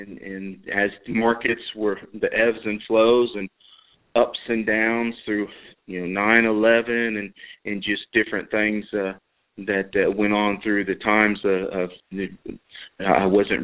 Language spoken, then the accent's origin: English; Hollywood, Florida, United States; now in Nashville, United States; I was born and raised in South Florida, Hollywood, Fort Lauderdale area. Moved to Middle Tennessee in January of 92.